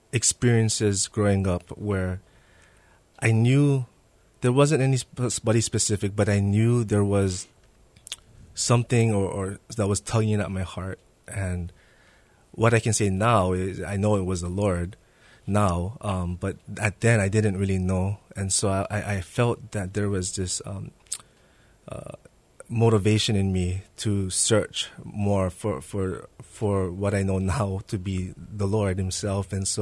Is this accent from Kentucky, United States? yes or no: no; Mililani, Hawaii, United States; I grew up in Mililani.